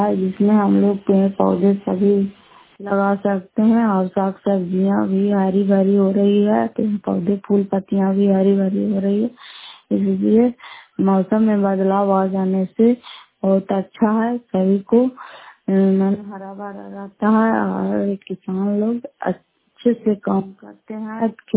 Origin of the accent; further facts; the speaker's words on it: Nalanda, Bihar, India; घर फतेहपुर पंचायत मकरौता, जिला नालंदा, करातासुरा ब्लॉक की निवासी हूँ।